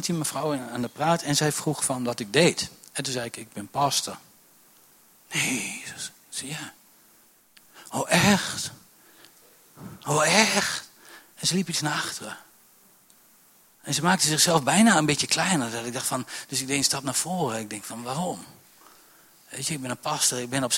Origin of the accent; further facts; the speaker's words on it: Netherlands; ik ben Hollander en ik wil die tas kopen en ik wil korting.